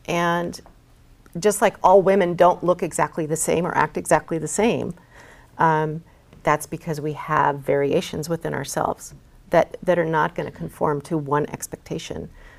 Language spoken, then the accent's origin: English; Alaska, United States; You know, I grew up here in Alaska, and I went hunting with my dad and fishing